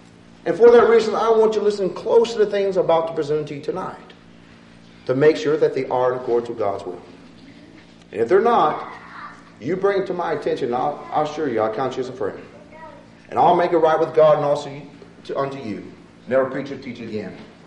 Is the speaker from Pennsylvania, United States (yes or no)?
no; Chicago, Illinois, United States; although I grew up in the Chicago area.